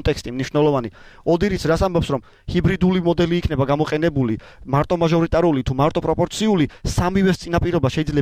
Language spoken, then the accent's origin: Georgian; Adjara, Georgia; მაგათ აჭარიდან ვარ და ბევრი ადამიანს ვიცნობ